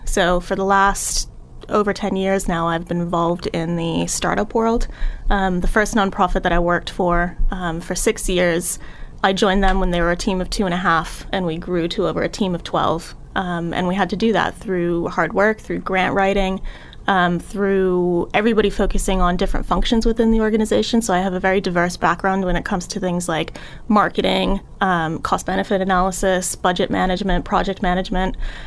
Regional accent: Brockton, Massachusetts, United States; also born or lived in London, United Kingdom; So I'm born and raised in Brockton. I've lived in Ward 6 for over 30 years now.

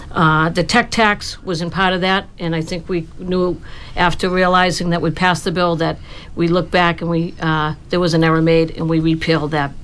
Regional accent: Rockland, Massachusetts, United States; I have lived my entire life in the district. I was born and raised in Rockland, the only girl with three brothers.

